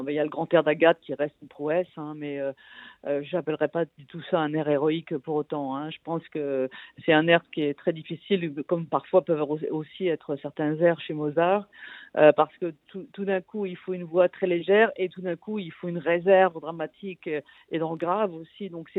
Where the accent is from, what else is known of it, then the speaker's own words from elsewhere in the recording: Baden-Württemberg, Germany; moi, j'ai passé mon enfance aussi en Forêt Noire. C'est quelque chose que je ressens particulièrement bien dans mon ADN.